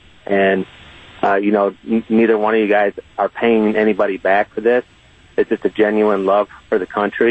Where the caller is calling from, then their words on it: Fort Wayne, Indiana, United States; Yeah, Fort Wayne, Indiana.